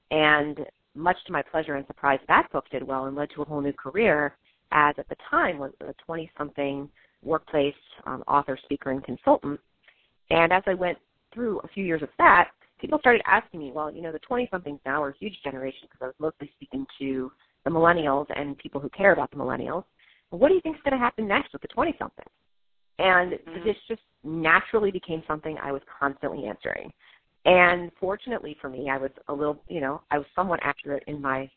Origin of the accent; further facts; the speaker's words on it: Washington, District of Columbia, United States; And I was growing up in Washington, D.C., down the street from the headquarters of the World Future Society.